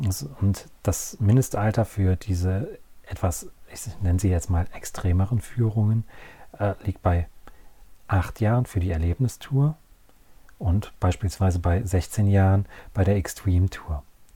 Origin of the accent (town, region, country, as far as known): North Rhine-Westphalia, Germany; born or raised there